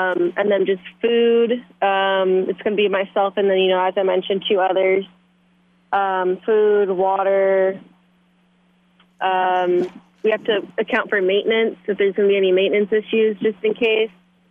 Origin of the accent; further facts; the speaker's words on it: San Jose, California, United States; But at the time, I'm from San Jose. So at the time I was like, well, I kind of want them to be in Northern California.